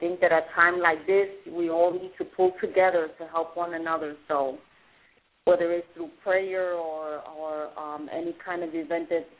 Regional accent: New York, United States; now in Florida, United States; And I just want to, my heart goes out to everyone in New York and me coming from there years ago.

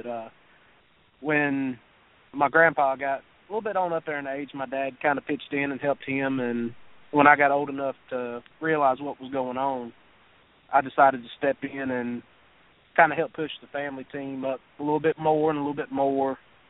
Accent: North Carolina, United States; And with my hometown being really close to Bowman Gray Stadium

